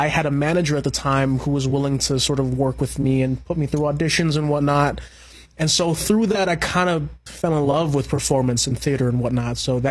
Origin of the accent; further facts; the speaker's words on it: Hawaii, United States; also born or lived in New York; I was raised on Oahu.